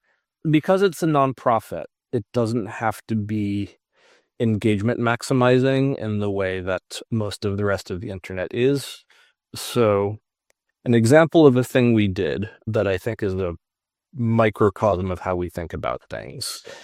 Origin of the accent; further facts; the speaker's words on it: Boston, Massachusetts, United States; now in Oakland, United States; I'm originally from the Boston area. I'm now living in Oakland.